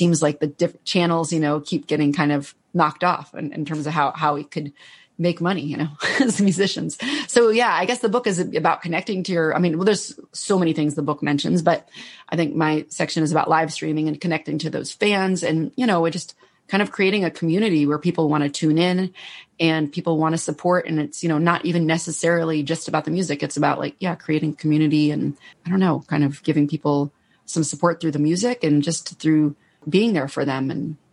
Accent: New Jersey, United States; now in Los Angeles, United States; No, I started, I'm from New Jersey. Then my sister was kind of moving out west. And so I came and stayed with her for like a month

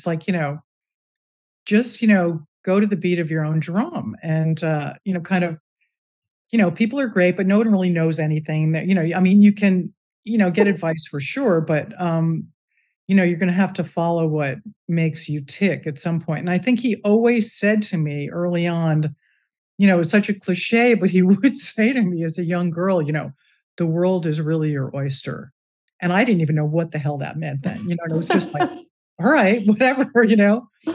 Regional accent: Newark, New Jersey, United States; born there; I was an East Coaster. I was born in Newark, New Jersey.

